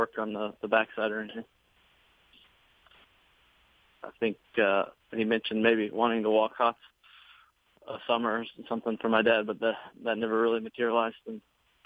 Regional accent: Lexington, Kentucky, United States; But I grew up in Lexington for the most part with my mom, and then when we'd have vacations from school, any sort of break from school or anything, then we'd always, me and my brother would always come up here.

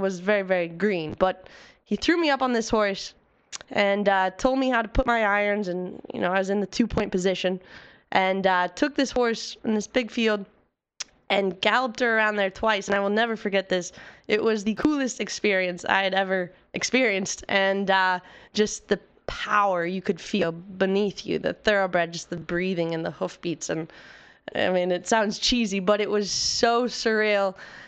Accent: Illinois, United States; I grew up in Southern Illinois. Everyone likes to think when you say Illinois, everyone thinks Chicago. Well, no, I was actually only about 4 hours from here. Grew up in the country, small towns, moved a lot with my dad's work.

